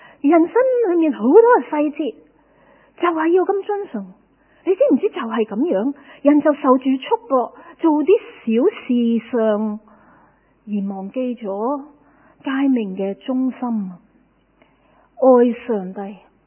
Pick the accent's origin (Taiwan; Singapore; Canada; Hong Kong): Hong Kong; 我香港人没有人不忙的